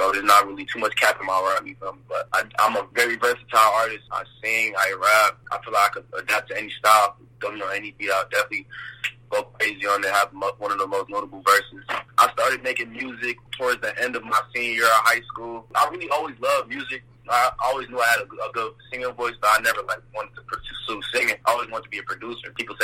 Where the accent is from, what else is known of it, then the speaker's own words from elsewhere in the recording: New Jersey, United States; also born or lived in Texas; now in Minnesota, United States; I'm an up-and-coming artist out of Minnesota. I was born in Texas, raised in New Jersey. I've been living in Minnesota for about 10 years now.